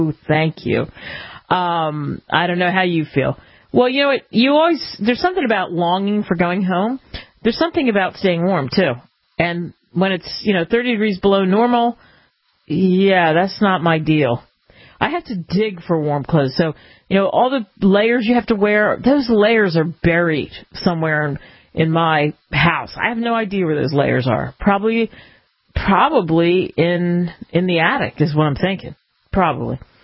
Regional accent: Northeast, United States; now in Arizona, United States; because I grew up like you in the Northeast, and sometimes we go back there

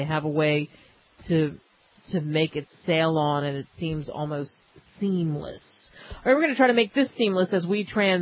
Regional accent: New York, United States; also born or lived in Philadelphia, United States; But I am from New York originally, moving down to Philadelphia. So I'm from the East Coast originally.

